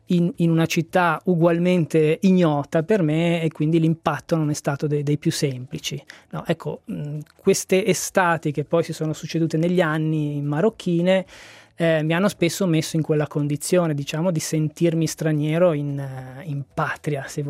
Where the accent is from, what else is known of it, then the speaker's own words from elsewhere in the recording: Ticino, Switzerland; accent: dialect; moved away as an adult; fino a 18 anni io ho vissuto nell'Alto Malcantone, quindi una vita normale come quella di tanti bambini dell'Alto Malcantone, quindi il dialetto, quindi la vita di paese, la chiesa, la scuola